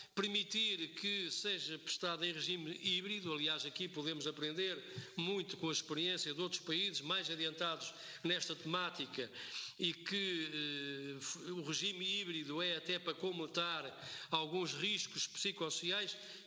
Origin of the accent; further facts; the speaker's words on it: Minho, Portugal; Eu sou do Minho